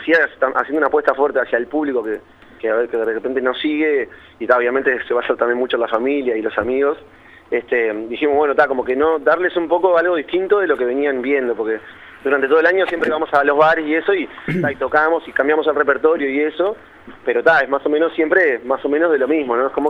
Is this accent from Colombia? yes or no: no; Uruguay; como sabemos cómo somos los uruguayos